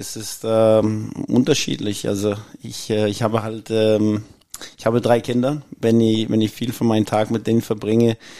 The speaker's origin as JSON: {"language": "German", "town": "Copenhagen", "region": "Capital Region of Denmark", "country": "Denmark", "tie": "born or raised there", "second_language": "German", "said": "Also ich bin in Kopenhagen aufgewachsen"}